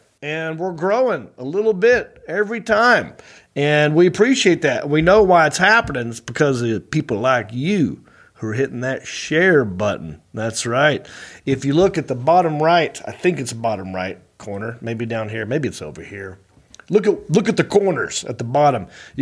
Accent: Hickory, North Carolina, United States; That's right, I am from Hickory and I'm happy about it.

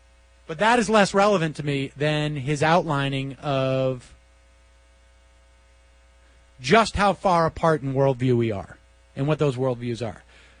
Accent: Worcester, Massachusetts, United States; Lowell, of course, Worcester, my hometown, Fitchburg, Leominster

